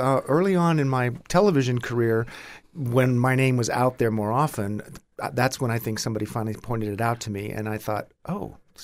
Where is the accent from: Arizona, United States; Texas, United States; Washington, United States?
Arizona, United States; Ajo; born there; Well, I was born in Ajo, Arizona. That's spelled A-J-O.